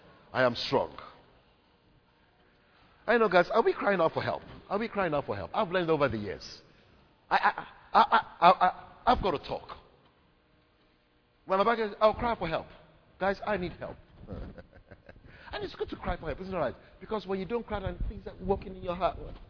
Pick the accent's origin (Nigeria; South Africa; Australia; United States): Nigeria; even though I was raised in Nigeria, I'd been back on scouting trips, but the whole idea of going back to live there, having lived abroad for so many years